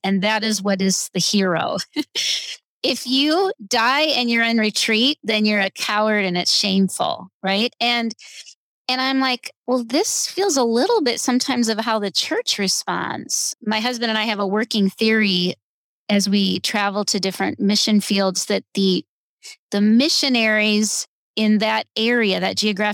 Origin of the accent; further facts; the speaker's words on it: United States; and we'll just talk about America because I'm an American